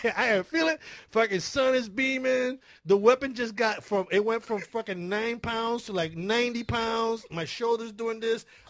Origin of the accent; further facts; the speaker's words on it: Chicago, Illinois, United States; I was raised in Chicago. Chicago is really cold. You get that 25 and 30 degree weather.